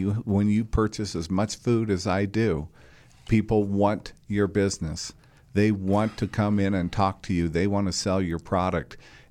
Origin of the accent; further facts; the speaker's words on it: Colorado, United States; I was born and raised in Colorado, and things just started making sense.